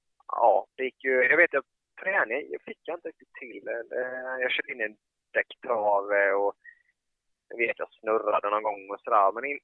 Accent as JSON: {"language": "Swedish", "town": "Habo", "region": "Jönköping County", "country": "Sweden", "tie": "born or raised there", "said": "och jag är uppvuxen i Habo, så vi kände varandra sedan innan."}